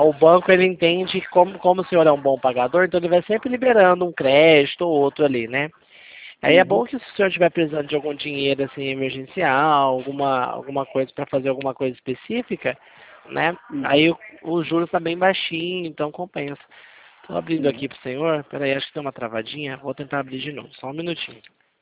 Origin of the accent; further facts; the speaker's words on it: Presidente Prudente, São Paulo, Brazil; Eu sou de Presidente Prudente.